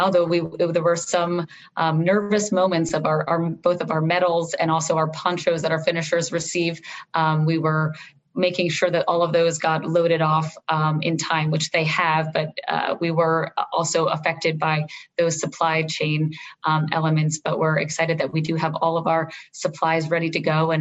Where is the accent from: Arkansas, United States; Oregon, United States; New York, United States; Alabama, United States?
New York, United States; it's really as a New Yorker to be able to see and celebrate and have this event that really brings together so much of what's great about New York